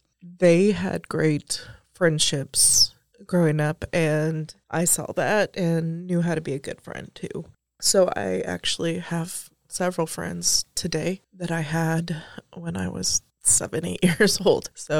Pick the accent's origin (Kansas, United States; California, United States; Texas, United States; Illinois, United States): Kansas, United States; Topeka; also born or lived in Linden, Kansas; I'm from here, Topeka, Kansas, my whole life.